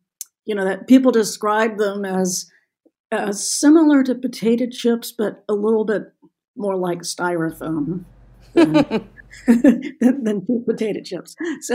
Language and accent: English; the South, United States; So partly the simplicity shocked me as a Southerner to make something for a holiday, it has to be complicated.